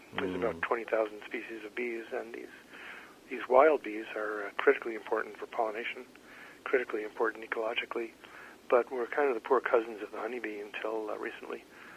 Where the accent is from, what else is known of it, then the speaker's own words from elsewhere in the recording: Cleveland, Ohio, United States; also born or lived in Brooklyn, New York / Massachusetts; Yeah, I was born in Brooklyn, grew up in Cleveland, Ohio. Lived in Massachusetts for many years, then did my PhD at the University of Kansas, and came